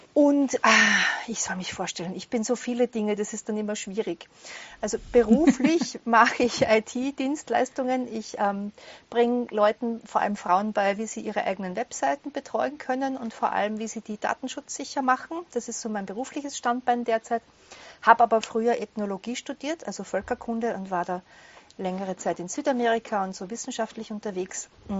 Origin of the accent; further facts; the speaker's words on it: Salzburg, Austria; moved away as an adult; also born or lived in Vienna; now in Graz, Austria; Wie ihr hört, komme ich aus Österreich. Bin aufgewachsen im Land Salzburg, habe dann nach der Matura fast 20 Jahre in Wien gelebt und bin jetzt seit 15 Jahren in Graz im Süden von Österreich